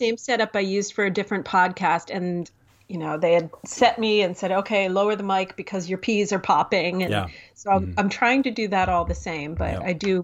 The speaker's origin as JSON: {"language": "English", "region": "Pennsylvania", "country": "United States", "tie": "born or raised there", "said": "Well, originally I am from not that far from the Brandywine, from Berks County, Pennsylvania. And so I grew up in rural Pennsylvania"}